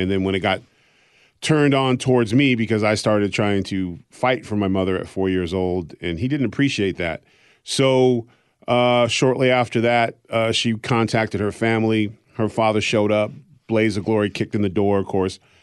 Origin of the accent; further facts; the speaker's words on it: Exeter, New Hampshire, United States; born there; So I was born actually in Exeter, New Hampshire, because that was the only hospital where he wouldn't be cuffed off